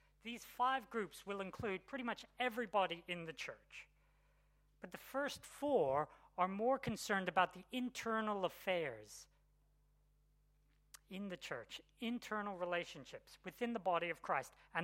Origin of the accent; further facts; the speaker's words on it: Papua New Guinea; most of you know that I grew up in Papua New Guinea.